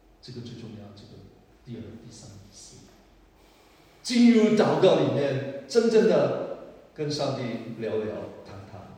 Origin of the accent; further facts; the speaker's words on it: Hong Kong; 我们香港人说的人情差过债是一种债务。